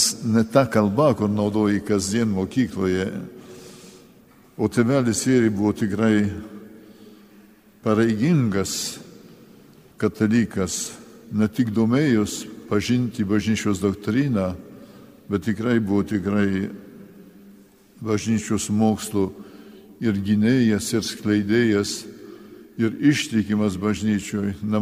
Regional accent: France; augau šeimoje, tada buvau Prancūzijoje, tikrai tikinčiųjų tėvų šeimoje

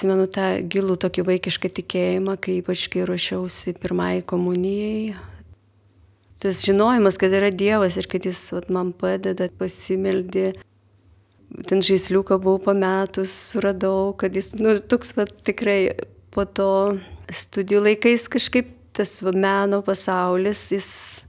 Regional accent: Telšiai County, Lithuania; born there; Vieną seserį, mes gimėm tokiam vienkimį visai užkampyje, Plungės rajone, tikrai daug erdvės, daug gamtos ir daug dainų.

